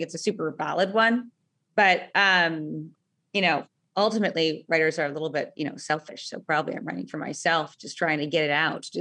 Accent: Alaska, United States; when I'm in the lower 48 and I say I'm from Alaska, people think I can just like build a generator

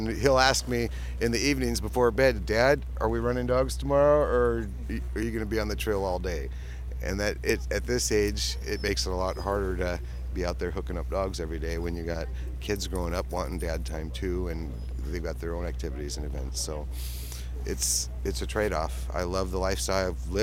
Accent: Nome, Alaska, United States; I want my final Iditarod to finish in my hometown in Nome.

